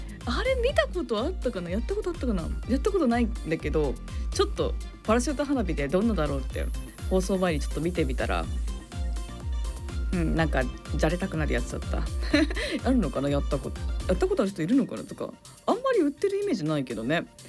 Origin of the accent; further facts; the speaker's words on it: Chiba, Japan; also born or lived in Tokushima; 生まれも徳島なんですよ。まあ言うて徳島にいたのって本当わずかだったので、まあ、ずっと千葉で育ってますから、もう千葉県民というか千葉出身なんですけど